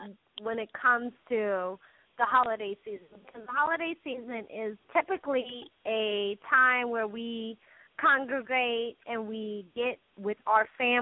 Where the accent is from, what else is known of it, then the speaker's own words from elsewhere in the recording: California, United States; My team is the San Francisco 49ers, born and raised in the Bay.